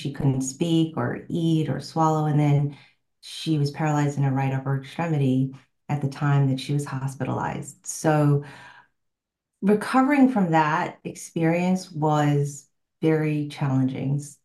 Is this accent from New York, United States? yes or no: yes; New York, United States; I forgot to mention I'm originally from New York